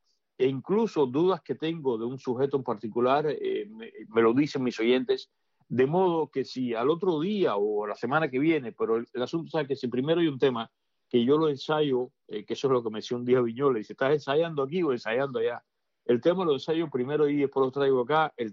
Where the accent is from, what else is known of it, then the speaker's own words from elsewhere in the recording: Cuba; now in United States; yo no soy testigo de esto, estoy hablando hasta que me fui de Cuba